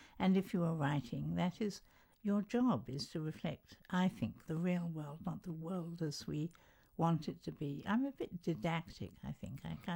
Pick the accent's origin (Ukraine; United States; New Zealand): New Zealand; I was brought up in New Zealand, and everyone is really very practical and to the point